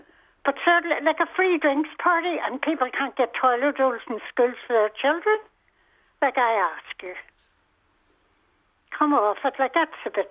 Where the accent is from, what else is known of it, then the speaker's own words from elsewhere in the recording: Moira, Northern Ireland, United Kingdom; from Moira.